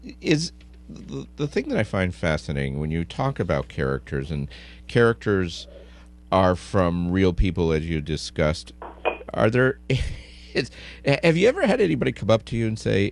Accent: Rutland, Vermont, United States; I was born in Vermont. I grew up in Vermont. I graduated high school from Vermont. I graduated from the University of Vermont twice.

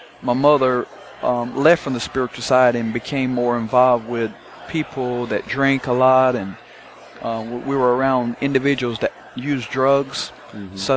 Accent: North Carolina, United States; Yes, I come from the Lumbee tribe, which is about 65,000 enrolled members. And yes, I am part of the Lumbee tribe.

